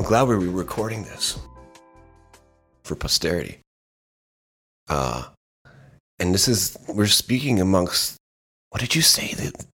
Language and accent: English; Dundee, Scotland, United Kingdom; born there; I was quite near because it's on the east coast of Scotland. I was born in a city called Dundee.